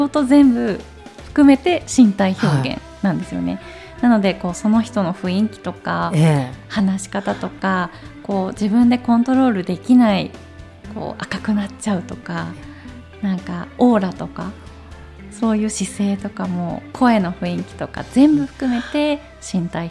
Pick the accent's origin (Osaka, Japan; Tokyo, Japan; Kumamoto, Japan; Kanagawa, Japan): Kanagawa, Japan; Minamiashigara; あの私の地元が神奈川県の南足柄市という小田原市の隣にあるところなんですけど、